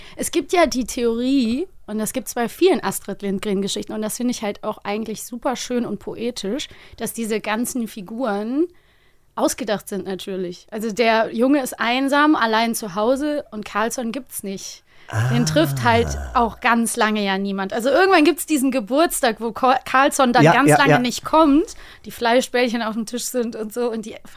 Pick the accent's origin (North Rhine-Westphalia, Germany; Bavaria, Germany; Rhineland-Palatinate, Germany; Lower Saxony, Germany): North Rhine-Westphalia, Germany; Cologne; sind wir dann zu Saturn in Köln gefahren, wo ich herkomme.